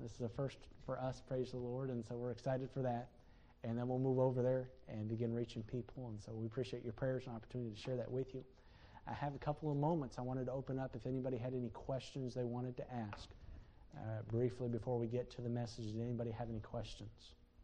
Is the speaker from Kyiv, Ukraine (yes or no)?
no; Odesa, Odesa Oblast, Ukraine; I grew up in Ukraine, and I learned Russian in the city I was born in, Odessa. Ukrainian is fairly similar, and so I can kind of muddle my way around through it.